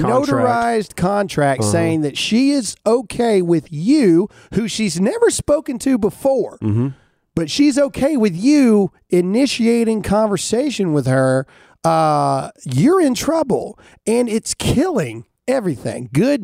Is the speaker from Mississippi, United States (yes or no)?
yes; Mississippi, United States; I'm from Mississippi. I can't do two things at once.